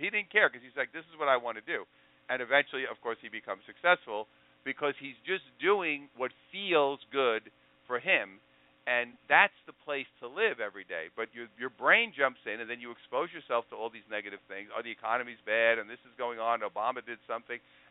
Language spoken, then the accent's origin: English; New York, United States; I grew up in New York as a big sports fan, so I kind of like that.